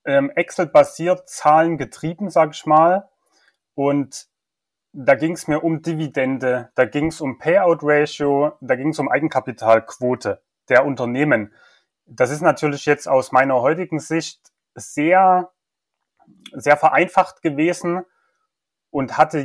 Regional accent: Chemnitz, Saxony, Germany; born there; now in Zwickau, Germany; bin 37 Jahre, geboren in Karl-Marx-Stadt, heute Chemnitz, eine der wenigen deutschen Städte, die sich umbenannt haben. Lebe jetzt in Zwickau

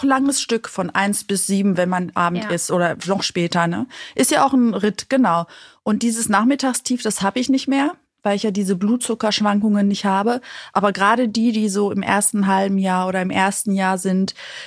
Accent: Greece; Nicht nur ich als Griechin, weil ich bin ja, also in Griechenland wird ja nur gegessen. Man kommt zusammen und isst. So bin ich auch groß geworden.

